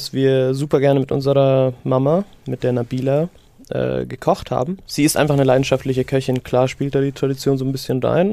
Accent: Syria; ich kann mich nicht entsinnen, in meiner Kindheit in Syrien jemals abgepacktes Fleisch, Obst oder Gemüse gekauft zu haben.

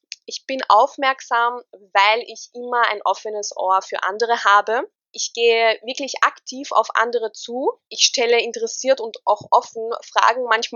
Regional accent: Austria; Ich bin 25 Jahre alt. Oh Gott, fühle ich mich alt. Ich bin Österreicherin mit tunesischen Wurzeln.

